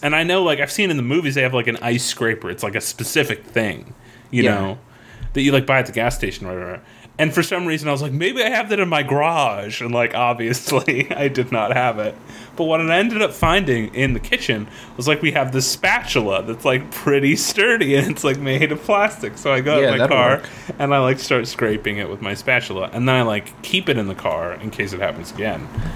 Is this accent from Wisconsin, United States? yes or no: no; Florida, United States; Like, I grew up in Florida. I have no idea what the hell that's supposed to be.